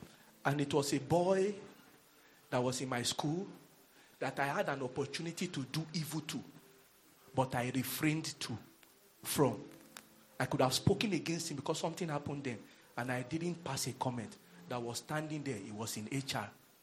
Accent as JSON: {"language": "English", "town": "Ife", "region": "Osun", "country": "Nigeria", "said": "please, I'm from Ife."}